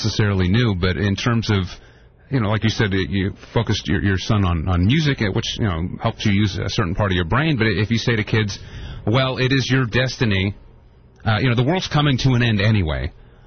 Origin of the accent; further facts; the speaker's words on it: Dayton, Ohio, United States; I grew up in Dayton, Ohio, which there's Wright-Patterson Air Force Base, which is a huge air force base, and also a Monsanto lab there, and they build warheads.